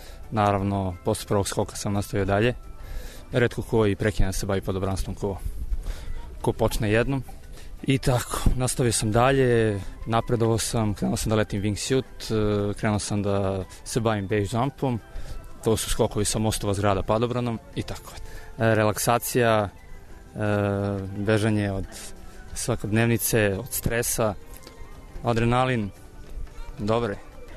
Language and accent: Serbian; Jagodina, Pomoravlje District, Serbia; iz Jagodine sam.